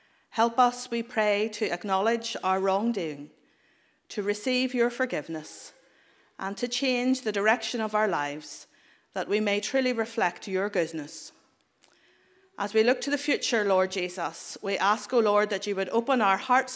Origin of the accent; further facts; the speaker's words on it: Belfast, Northern Ireland, United Kingdom; that wonderful city of Belfast, or just on the outskirts, my hometown